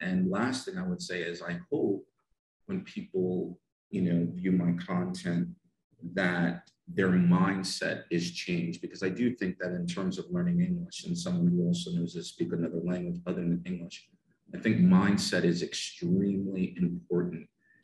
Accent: United States; now in Saudi Arabia; South Korea, growing up in America, I had the opportunity to know a lot of South Koreans. So I ended up in Saudi Arabia for two primary reasons.

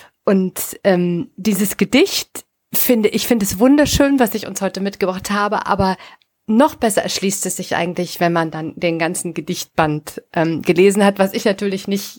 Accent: Rhineland, Germany; Also ich bin ja aus dem Rheinland.

